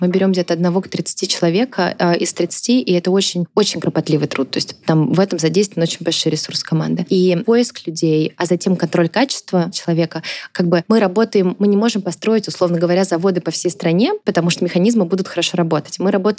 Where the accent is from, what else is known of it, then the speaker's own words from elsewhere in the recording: Tambov, Tambov Oblast, Russia; я из Тамбова сама